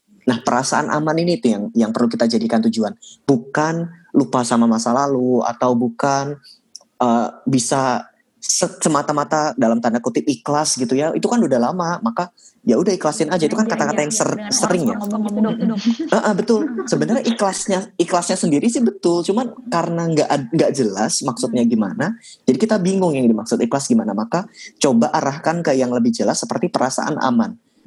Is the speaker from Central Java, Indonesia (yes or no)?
yes; Jepara, Central Java, Indonesia; now in Jakarta, Indonesia; Saya orang Jepara. Tapi saya nggak ngapa-ngapain di sana